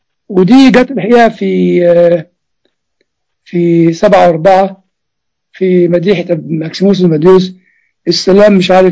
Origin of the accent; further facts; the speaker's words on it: Upper Egypt, Egypt; وبيقولوا في اللي عندنا في الصعيد فك مجالس